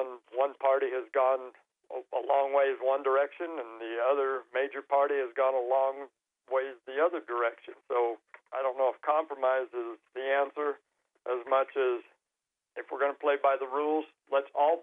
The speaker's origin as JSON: {"language": "English", "town": "Montrose", "country": "United States", "tie": "born or raised there", "said": "I grew up in Montrose, and back then, in the early 60s, late 50s, early 60s, we had a lot of hand labor agriculture in the area at that time"}